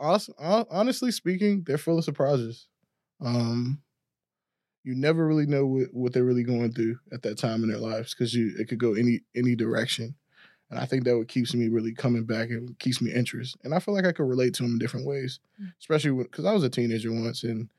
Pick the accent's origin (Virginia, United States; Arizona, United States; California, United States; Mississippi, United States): Virginia, United States; Richmond; I grew up in Richmond, and I grew up with a lot of opportunities, I can say.